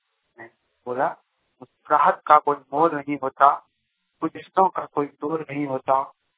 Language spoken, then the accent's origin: Hindi; Dhanbad, Jharkhand, India; मैं धनबाद झारखंड का रहने वाला हूँ।